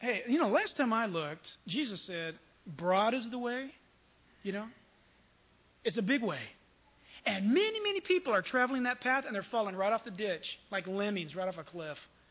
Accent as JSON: {"language": "English", "town": "San Diego", "region": "California", "country": "United States", "tie": "born there", "said": "I'm a Christian. I was born in San Diego."}